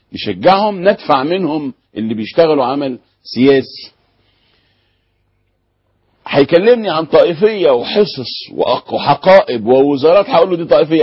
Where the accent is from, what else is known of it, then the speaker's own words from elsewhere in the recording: Egypt; احنا مصريين.